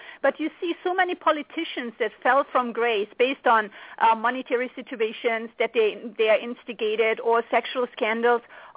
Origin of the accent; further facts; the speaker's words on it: western Germany, Germany; I grew up in Western Germany next to the Iron Curtain, so I'm very familiar with Eastern Europe